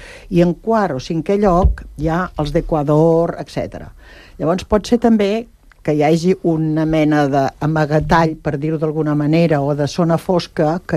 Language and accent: Catalan; Sant Cugat, Catalonia, Spain; quan em diu, i tu d'on vens? Jo de Sant Cugat. Ah, del poble pijo.